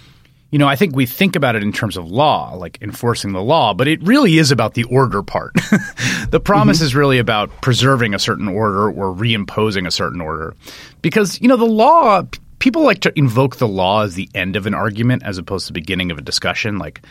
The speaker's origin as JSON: {"language": "English", "region": "New York", "country": "United States", "tie": "born or raised there", "said": "I grew up in New York in the Bronx in the 80s and 90s."}